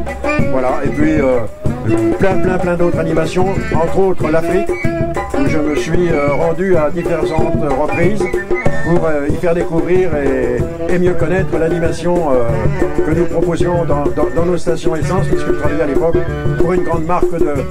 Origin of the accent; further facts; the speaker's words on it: Le Mans, Pays de la Loire, France; je suis originaire du Mans. Voilà, le Mans, une grande ville de sport automobile.